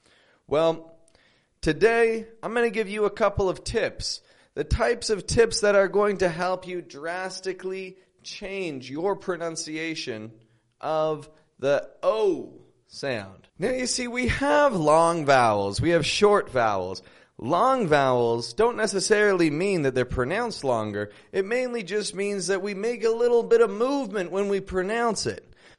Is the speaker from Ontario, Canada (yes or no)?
yes; Toronto, Ontario, Canada; now in Mexico